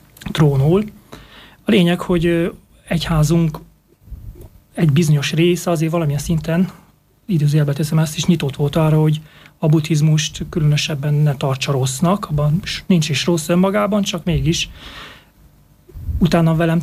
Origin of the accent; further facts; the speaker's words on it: Csíkszentmiklós, Harghita, Romania; Én Csíkszentmiklósi, és hát ugye Csíksomlyó mellett egy kis falu, ott keresztény gyökereim vannak, tehát olyan értelemben, hogy keresztény családban születtem